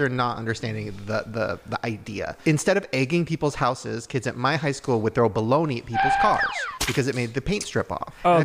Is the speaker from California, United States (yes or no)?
yes; Long Beach, California, United States; Well, we grew up in Long Beach